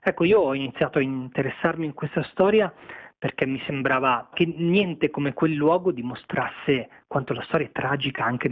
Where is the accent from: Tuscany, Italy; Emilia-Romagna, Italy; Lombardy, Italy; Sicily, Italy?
Lombardy, Italy; Milan; io sono un milanese di origini pugliesi, quindi sono l'uomo più di pianura possibile.